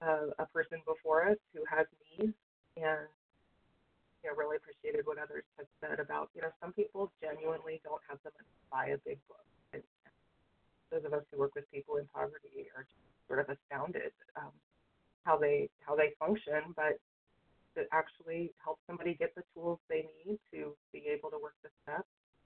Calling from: West Virginia, United States; from West Virginia

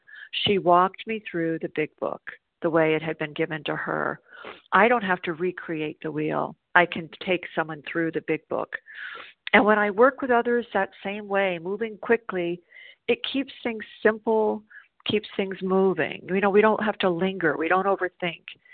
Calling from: South Carolina, United States

